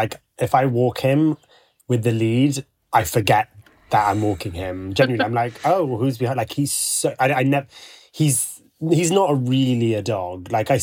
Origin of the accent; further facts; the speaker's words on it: Dubai, United Arab Emirates; also born or lived in Bahrain; I grew up in Dubai and then Bahrain, where it's actually not that common to have a dog.